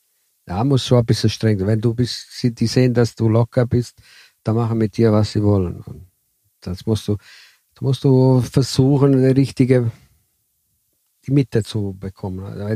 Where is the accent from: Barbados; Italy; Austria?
Italy; German is a second language; ich als Italiener habe die Erfahrung